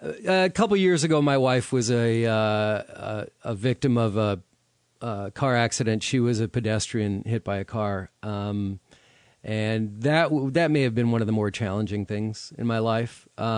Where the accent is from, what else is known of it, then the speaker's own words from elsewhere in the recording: California, United States; I'm from California. Give me an earthquake any day, right?